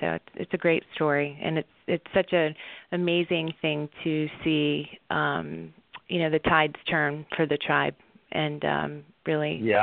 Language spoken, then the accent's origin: English; Massachusetts, United States; So I grew up in Massachusetts and grew up with a lot of my mother's traditions.